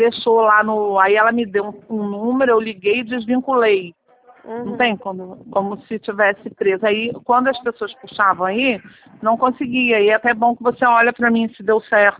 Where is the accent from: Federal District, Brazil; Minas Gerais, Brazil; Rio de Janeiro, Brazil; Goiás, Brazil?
Rio de Janeiro, Brazil; Rio Bonito; Olha só, eu não sou da Prefeitura de Maricá, eu sou de Rio Bonito.